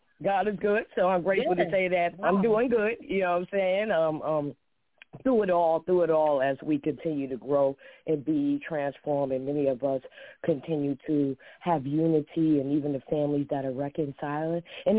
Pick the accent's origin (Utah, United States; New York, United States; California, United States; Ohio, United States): New York, United States; I'm calling from North Carolina, although I'm from New York.